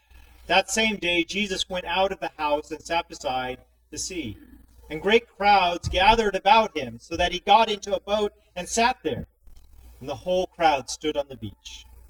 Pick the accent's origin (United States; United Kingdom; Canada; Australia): United States; Los Angeles, California; My parents grew up on a farm, but I did not. I grew up in Los Angeles.